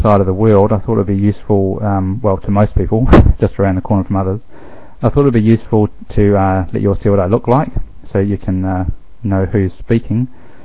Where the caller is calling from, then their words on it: New Zealand; I'm ringing in from New Zealand.